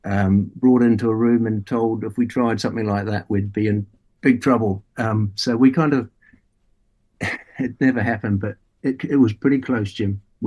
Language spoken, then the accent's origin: English; Dunedin, Otago, New Zealand; I grew up in Dunedin and started at St Paul's when I was about 15 on Otago Harbour.